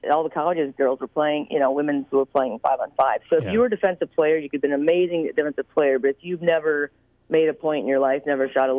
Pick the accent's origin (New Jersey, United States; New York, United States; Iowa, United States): Iowa, United States; Lake Mills; I am actually from Lake Mills, and so I played here, and I was the leading scorer.